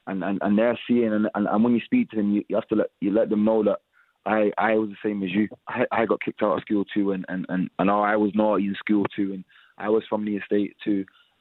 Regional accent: United Kingdom; We're all from Britain.

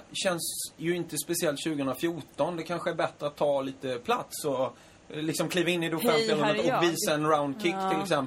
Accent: Småland, Sweden; jag är från Småland

